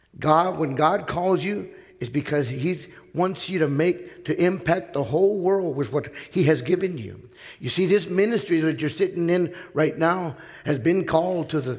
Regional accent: Lubbock, Texas, United States; And so I'm from Lubbock, Texas, a long ways from home.

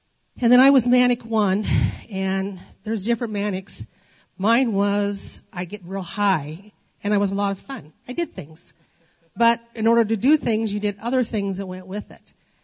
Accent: Palouse, United States; moved away; I was born and raised right here in the Palouse.

